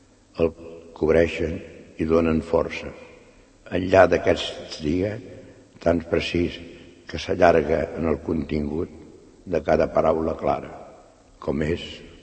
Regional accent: Catalonia, Spain; Soc català de soc arrel, de dalt a baix i d'esquerra a dreta.

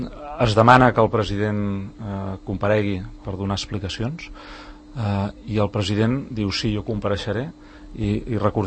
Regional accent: Catalonia, Spain; Escolta'm, si tan bons som els catalans

